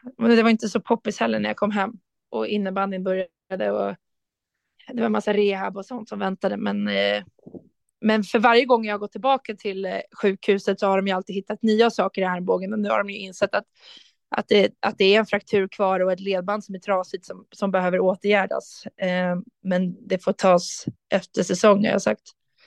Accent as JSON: {"language": "Swedish", "town": "Rotebro", "region": "Stockholm County", "country": "Sweden", "said": "jag hävdar fortfarande att jag kommer från Rotebro och inte från Sollentuna, fast de har bytt namn."}